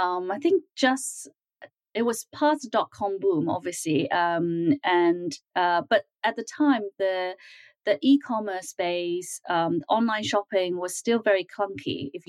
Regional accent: Hong Kong; also born or lived in Beijing, China; As I said, I was born in Beijing. So this was in the early 80s. And so things were very different. There were very few cars even in Beijing. And then when I was about five, we moved to Hong Kong

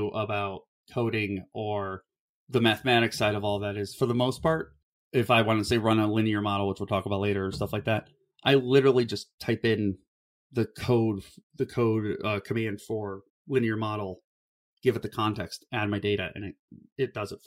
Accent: Ohio, United States; I grew up in Ohio, which is not that far from coal country.

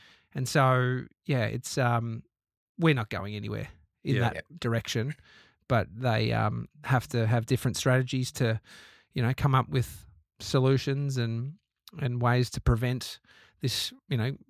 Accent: Australia; you know, as an Australian, you go, well, just get rid of the guns.

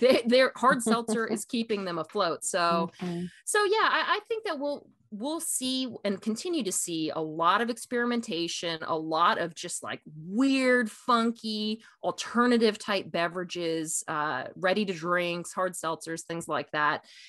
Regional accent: East Coast, United States; My mom is, you know, a California native, and growing up on the East Coast, we didn't have lots of Mexican food there.

